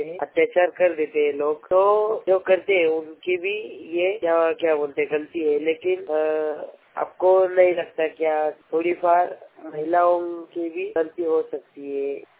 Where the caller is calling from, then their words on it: Pune, Maharashtra, India; मैं मेरे गाँव पुणे से बात कर रहा हूँ।